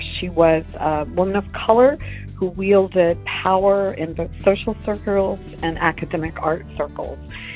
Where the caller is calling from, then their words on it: San Francisco, California, United States; I'm calling from San Francisco.